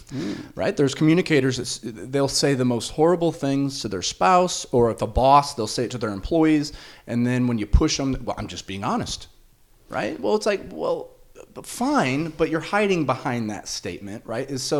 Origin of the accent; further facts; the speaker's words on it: Ireland; You know, I'm Irish.